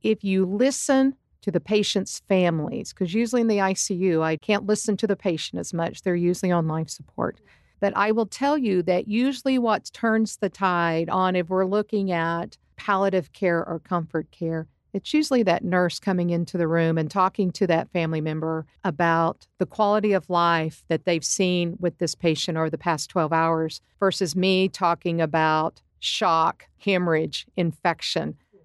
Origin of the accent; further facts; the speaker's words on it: Lubbock, Texas, United States; I'm from Lubbock.